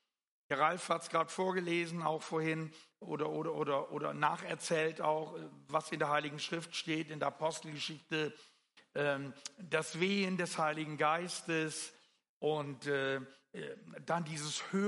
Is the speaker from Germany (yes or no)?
no; Netherlands; die es oft gibt in den Niederlanden an der Küste, auch da, wo ich aufgewachsen bin. Bin da hinterm Deich aufgewachsen bei auflaufender Flut und so.